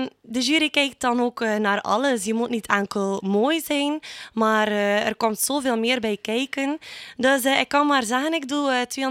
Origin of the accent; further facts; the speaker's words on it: Bruges, West Flanders, Belgium; Ik ben 22 jaar jong en ben finaliste van Miss Coast Belgium. Ik kom ook uit Brugge.